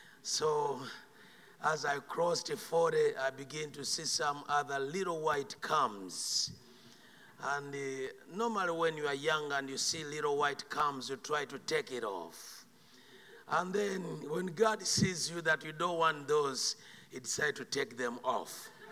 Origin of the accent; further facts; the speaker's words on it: Uganda; I'm from Uganda.